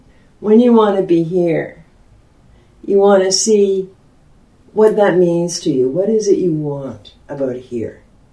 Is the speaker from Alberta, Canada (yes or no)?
yes; Alberta, Canada; born there; I go over the speed limit because I was born in Alberta